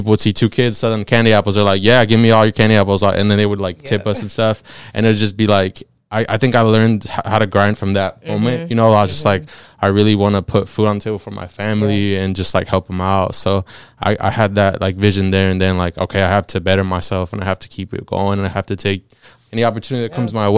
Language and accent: English; Avon Park, Florida, United States; I'm from Florida. Shout out Florida. No, yeah. So I'm from I was born in Avon Park, Florida. My parents are from Mexico, from Tamaulipas, Mexico.